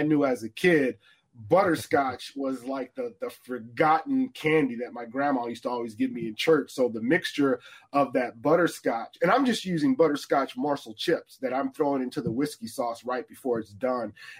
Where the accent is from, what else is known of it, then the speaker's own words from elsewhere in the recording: Wisconsin, United States; You know, hey, you know, we're from Wisconsin, so we love the Door County cherries.